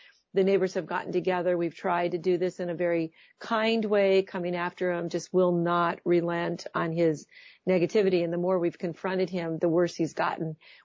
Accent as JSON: {"language": "English", "region": "Midwest", "country": "United States", "tie": "born or raised there", "said": "I grew up in the Midwest. We always do this kind of thing."}